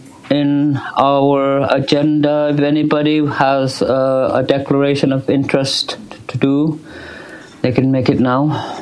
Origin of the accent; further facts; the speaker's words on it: Iqaluit, Nunavut, Canada; I grew up in Iqaluit, and now I work for Alienate.